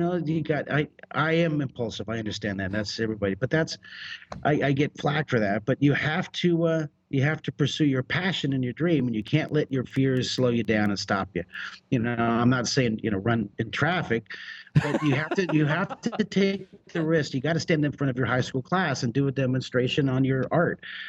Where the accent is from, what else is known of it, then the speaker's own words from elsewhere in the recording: United States; I'm a American.